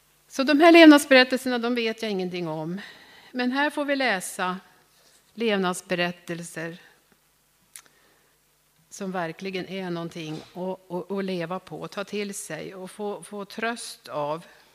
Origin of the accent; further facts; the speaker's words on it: Huddinge, Stockholm County, Sweden; Jag kom från Huddinge och där hade vi en stor ungdomskara, en stor ungdomskör.